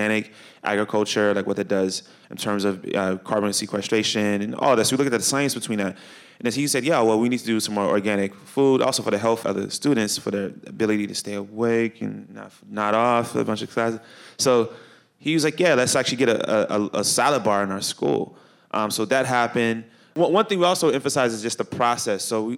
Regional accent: Chicago, Illinois, United States; Yeah, well, I mean, I grew up in Chicago.

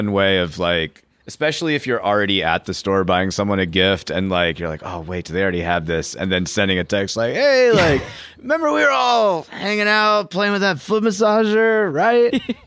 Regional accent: Chicago, Illinois, United States; from Chicago.

